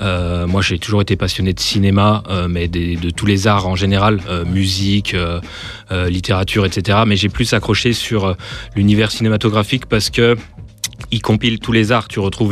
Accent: Chambéry, Auvergne-Rhône-Alpes, France; now in Lyon, France; À la base, je suis pas lyonnais, non. Moi, je viens de Savoie. Je viens de Chambéry. Bon. Mais c'est pas loin, c'est à une heure. Mm-hmm. Je suis venu sur Lyon pour le boulot et diverses raisons.

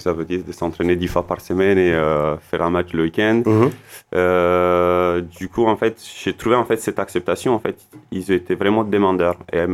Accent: Romania; French is a second language; now in France; Bah, moi, je viens de Roumanie. Je suis en France depuis 2013. Je suis arrivé en France pour le handball

